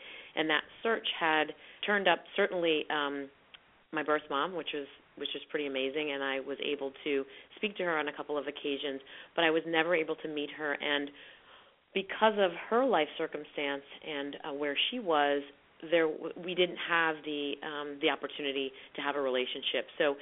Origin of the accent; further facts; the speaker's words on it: New England, United States; I grew up in New England with, you know, really hearty and amazing parents.